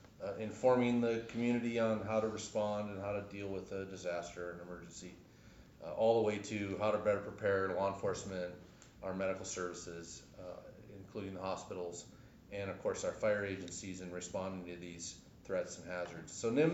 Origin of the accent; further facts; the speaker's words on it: Minnesota, United States; Yeah. I grew up in Minnesota, so